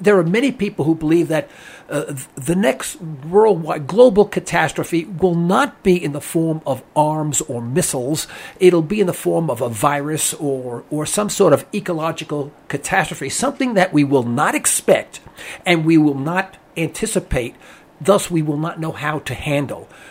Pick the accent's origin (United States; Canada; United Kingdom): United States; New York; now in Oklahoma, United States; My wife is from Oklahoma. I'm originally from New York.